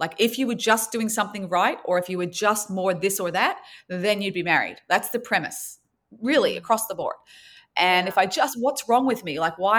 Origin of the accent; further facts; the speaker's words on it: Sydney, New South Wales, Australia; I was from Sydney, Australia, as you mentioned, and raised there, but the daughter of a Holocaust survivor.